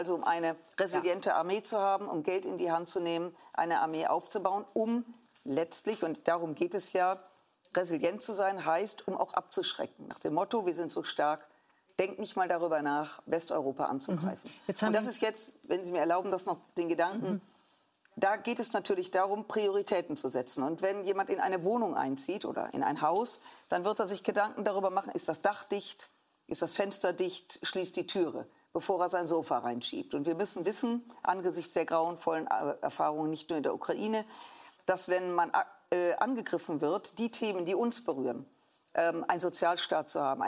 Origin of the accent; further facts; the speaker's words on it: Düsseldorf, North Rhine-Westphalia, Germany; ich komme ja aus Düsseldorf